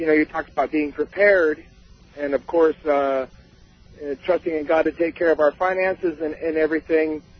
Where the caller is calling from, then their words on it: Spokane, Washington, United States; Spokane, Washington.